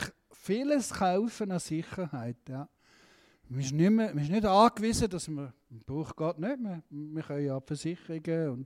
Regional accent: Switzerland; Aber trotzdem sind wir reich als Schweizer, oder?

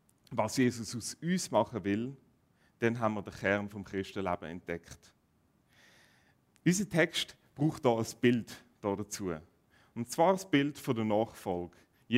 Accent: Switzerland; Ich schaue in verschiedene Gemeinden, auch bei uns in der Schweiz.

